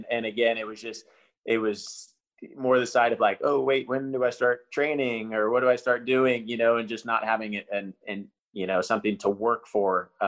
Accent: Oklahoma, United States; born or raised there

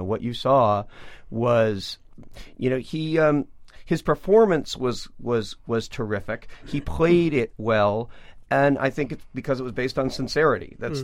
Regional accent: Massachusetts, United States; because I'm from Western Mass and actually used to commute every day to downtown Springfield.

